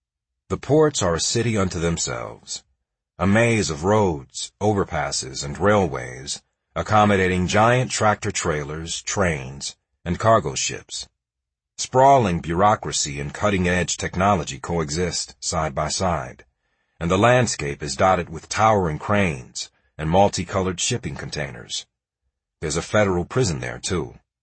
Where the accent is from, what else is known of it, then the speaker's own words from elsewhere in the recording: Iowa, United States; born there; I was born in Iowa, but never knew of the Southern California city